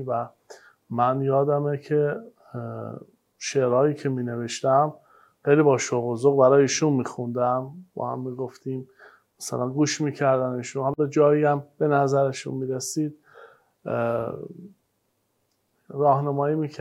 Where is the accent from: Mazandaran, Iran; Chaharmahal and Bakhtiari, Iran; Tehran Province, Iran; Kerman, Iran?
Kerman, Iran; now in Qom, Iran; ولی یادم از کرمان که اومدم به قم، چون قم خیلی دوست داشتم